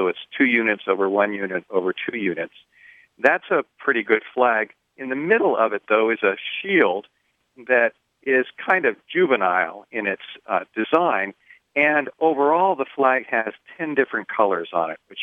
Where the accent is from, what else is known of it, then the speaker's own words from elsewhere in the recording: Portland, Oregon, United States; I'm from Portland, and the Portlandia idea is put a bird on it.